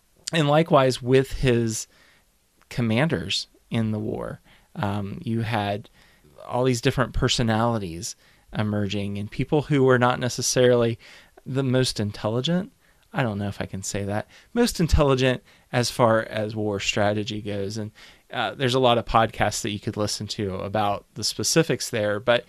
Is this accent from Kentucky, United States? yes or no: yes; Kentucky, United States; me growing up in Kentucky, we were always taught you live in a state that was neutral